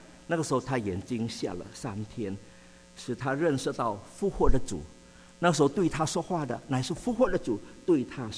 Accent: Indonesia; moved away as an adult; now in United States; 我们出生在印尼，是印尼的华侨，信主献身做传道都一直在印尼，一直到23年前神才带领我们到美国华人教会牧会啊

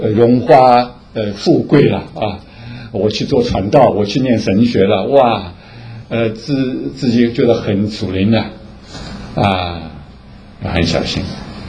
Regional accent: China; 对啊，我们中国人特别讲面子啊

